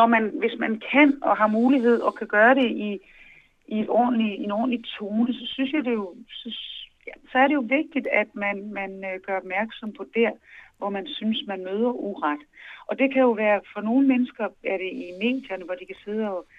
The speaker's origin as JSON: {"language": "Danish", "region": "Central Denmark Region", "country": "Denmark", "tie": "born or raised there", "lives_now": "Copenhagen, Denmark", "said": "Altså, det gjorde et stort indtryk på mig. Og det tror jeg da også, det gjorde rundt omkring, hvor man kom der i Vestjylland, hvor jeg voksede op. Men jeg har ikke noget billede af, hvordan det så var herovre på Sjælland, hvor jeg jo selv bor nu i København."}